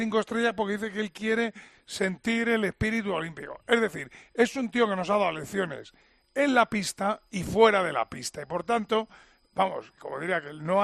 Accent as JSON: {"language": "Spanish", "country": "Spain", "said": "yo como soy muy español, porque soy muy español"}